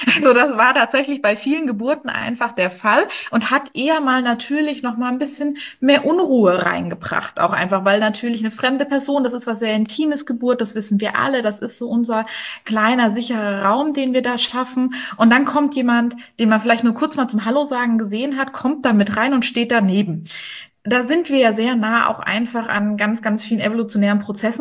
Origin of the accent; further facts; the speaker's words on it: Bavaria, Germany; now in Kirchheimbolanden, Germany; ich bin ja kein richtiger Pfälzer. Das ist tatsächlich so, ich komme aus dem schönen Bayern. Unterfranken ganz genau